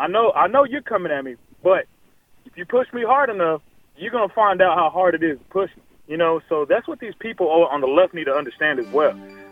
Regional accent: Texas, United States; I'm brown. I'm a Mexicano. My dad is from Mexico. I'm from America. I'm from Texas, right here.

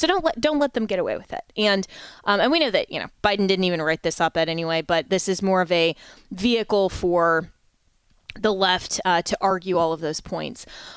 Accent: United States; I understand that as an American, we need to have allies

